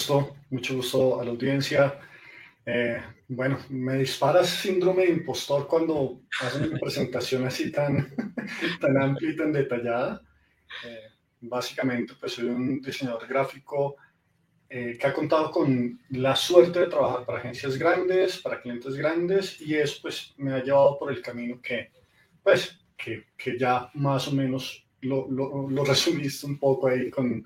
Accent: Cali, Valle del Cauca, Colombia; now in Bogotá, Colombia; me dieron la oportunidad de trabajar en una agencia en Bogotá. Me vine de Cali para Bogotá, sin dudarlo.

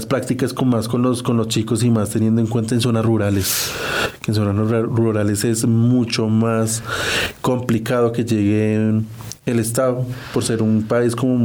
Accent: Colombia; no solo por el Estado, sino nosotros como colombianos

